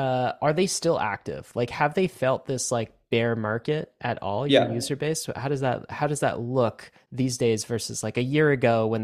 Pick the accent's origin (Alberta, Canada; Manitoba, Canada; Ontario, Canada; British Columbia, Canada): Ontario, Canada; Toronto; So I grew up in Canada in the Toronto area.